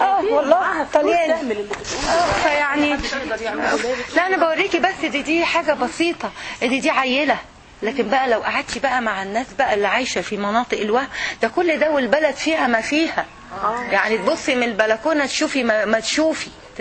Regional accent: Syria; now in United States

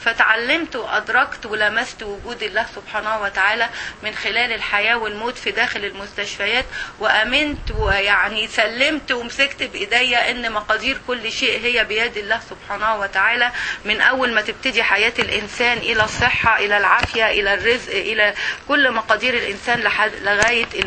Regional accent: Egypt; moved away as an adult; now in United States; وانا اساسا مصرية بعيش في امريكا مع جوزي واولادي بقالي حوالي أكثر من 10 سنين.

